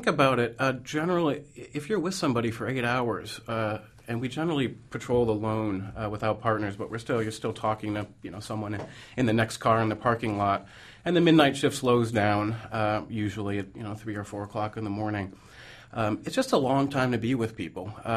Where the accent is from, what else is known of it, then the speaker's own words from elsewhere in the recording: Chicago, Illinois, United States; also born or lived in Boston; now in New York, United States; I grew up in Chicago, I lived in Boston, and now New York.